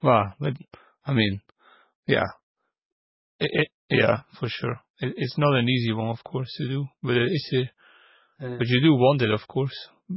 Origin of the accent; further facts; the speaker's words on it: Belgium; I'm from Belgium, so we speak like 3 languages here, at least the official one, but of course there are plenty other ones.